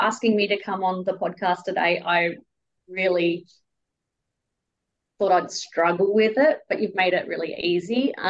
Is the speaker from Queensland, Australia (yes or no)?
no; Bellingen, New South Wales, Australia; I grew up in Bellingen